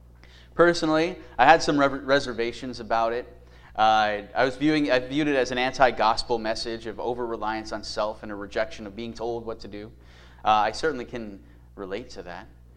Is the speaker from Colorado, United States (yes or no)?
yes; Colorado, United States; So I'm originally from Colorado.